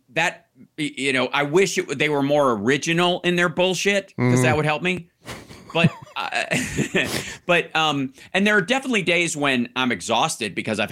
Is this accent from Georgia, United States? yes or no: no; Kentucky, United States; Well, growing up in Kentucky, I was never short of life-threatening situations